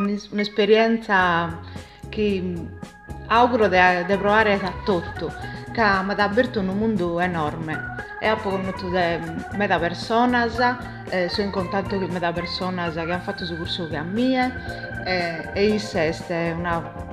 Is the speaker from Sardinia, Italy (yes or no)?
yes; Bono, Sardinia, Italy; sono da Bono